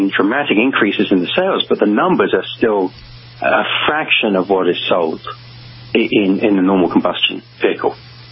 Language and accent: English; England, United Kingdom; And as an Englishman, I've always had a soft spot for 12-cylinder.